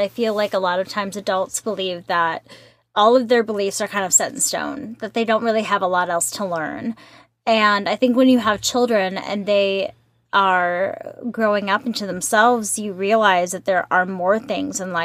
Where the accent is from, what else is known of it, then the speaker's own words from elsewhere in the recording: India; Being Indian, mental health is a conversation we run far away from, but she educated herself.